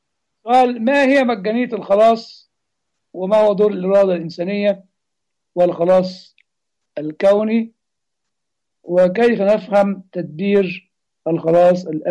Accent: Egypt; عندنا في مصر تجد يعني مثلا كتابات الأب متى المسكين شيء، والوعظ تسمعه في الكنيسة مثلا

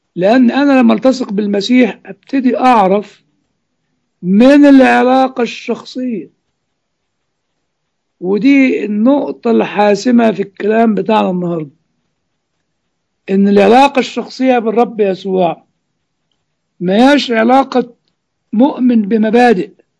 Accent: Cairo, Cairo Governorate, Egypt; كنت مولود وساكن في مصر القديمة

